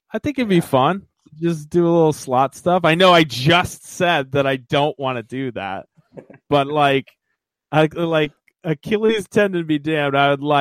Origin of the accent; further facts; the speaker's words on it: Missouri, United States; I was from Missouri.